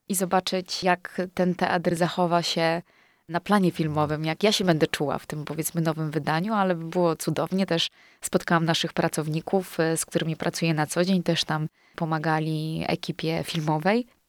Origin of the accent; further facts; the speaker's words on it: Zabrze, Silesian Voivodeship, Poland; now in Kalisz, Poland; Ja jestem ze Śląska, z Zabrza, więc byłam przyzwyczajona do trochę innych widoków